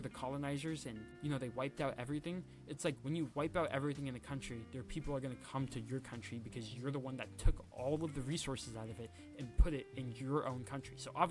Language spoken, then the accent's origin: English; United States; So then me, as a American, who hypothetically I don't know anything about Islam or Arab culture or anything